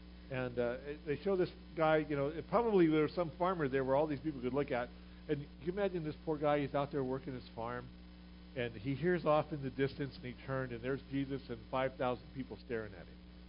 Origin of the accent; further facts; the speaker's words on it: Ohio, United States; I'm from Ohio. Just try to grow a buckeye tree so you can have actual buckeyes.